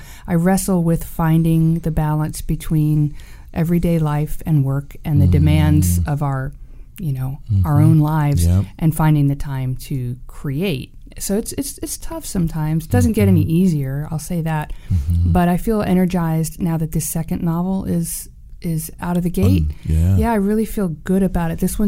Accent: St. Augustine, Florida, United States; I've had a renewed love affair with my hometown of St. Augustine, Florida.

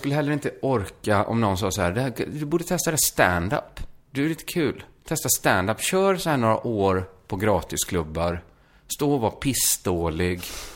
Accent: Borås, Västra Götaland County, Sweden; när jag satt och var ett barn hemma i Borås

